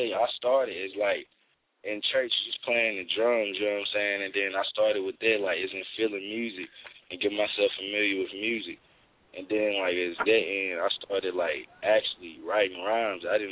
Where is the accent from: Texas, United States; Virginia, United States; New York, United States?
Virginia, United States; Martinsville; I'm an artist from Virginia, Martinsville, Virginia, 276 on the East Coast part.